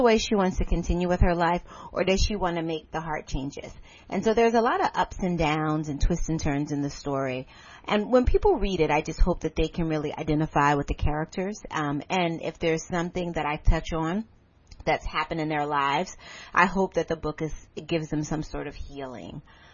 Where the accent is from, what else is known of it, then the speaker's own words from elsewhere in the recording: Philadelphia, Pennsylvania, United States; moved away as an adult; Philadelphia actually was, I can't even say it was a great experience because I didn't know anything but Philadelphia until I moved away to college. I actually went to college in New York City.